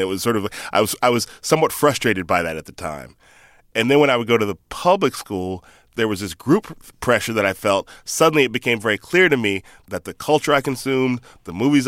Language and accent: English; California, United States; somebody's gonna be like, where are you from? And I go, the Bay Area.